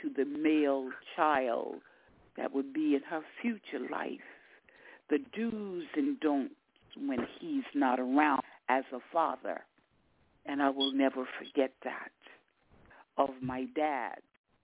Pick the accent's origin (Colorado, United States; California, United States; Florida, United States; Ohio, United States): Florida, United States; across the tracks in the deep south, which I grew up in Florida, Gator Girl